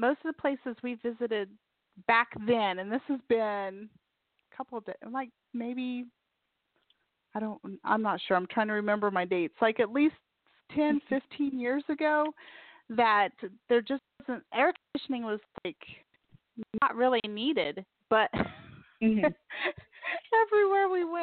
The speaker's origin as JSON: {"language": "English", "region": "Colorado", "country": "United States", "tie": "born or raised there", "said": "I grew up in Colorado when I was really young."}